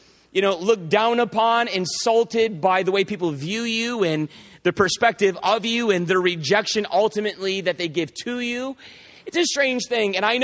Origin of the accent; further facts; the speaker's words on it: Spencerport, New York, United States; I was born in Spencerport. And I went to church in Spencerport. And I went to high school in Spencerport. And I graduated from Spencerport. And I married a girl from Spencerport. And I bought a house in Spencerport.